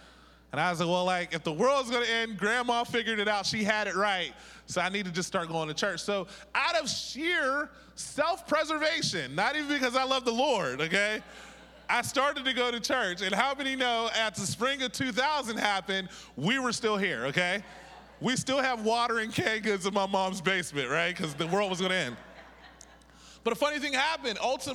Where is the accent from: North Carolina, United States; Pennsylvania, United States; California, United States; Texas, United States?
Pennsylvania, United States; Wilkinsburg; I'm from Pittsburgh. I'm from a place called Wilkinsburg.